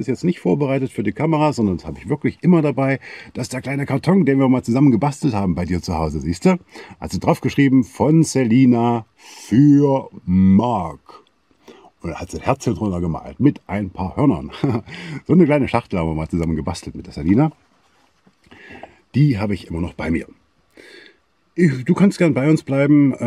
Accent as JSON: {"language": "German", "region": "Saxony-Anhalt", "country": "Germany", "said": "Ich komme aus Sachsen-Anhalt, bin in Sachsen teilweise aufgewachsen, habe dort lange gearbeitet."}